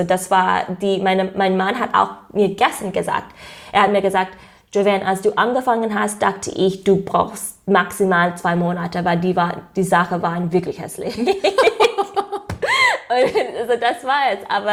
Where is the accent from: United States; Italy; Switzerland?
United States; German is a second language; Ich komme aus den USA, wahrscheinlich das sagt was. Meine Eltern sind Immigranten von Karibik.